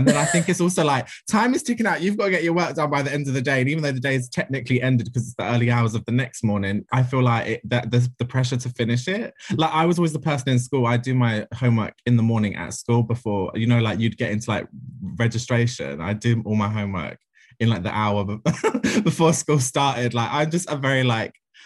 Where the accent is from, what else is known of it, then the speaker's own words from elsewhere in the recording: London, United Kingdom; I'm from the bad part. I'm not from the good part. People, I think, as you can hear from my accent, I'm definitely not posh. I'm from a council estate in Ladbroke Grove.